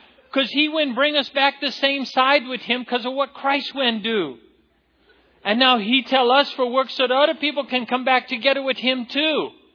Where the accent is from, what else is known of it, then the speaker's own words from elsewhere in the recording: Ecuador; I grew up in South America and I have a red passport.